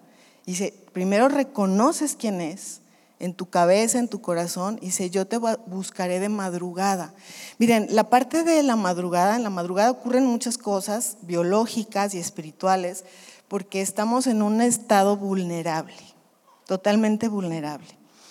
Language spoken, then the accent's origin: Spanish; Guadalajara, Jalisco, Mexico; also born or lived in Chihuahua; Nosotros somos de Chihuahua, pero mis papás fueron a vivir, recién se casaron a Guadalajara y luego se regresaron a Chihuahua para que yo naciera y se volvieron a Guadalajara.